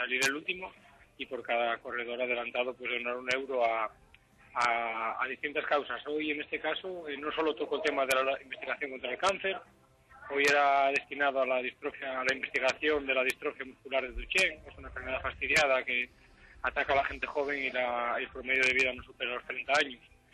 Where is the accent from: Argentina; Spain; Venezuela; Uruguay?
Spain; Asturias; Sí, yo soy asturiano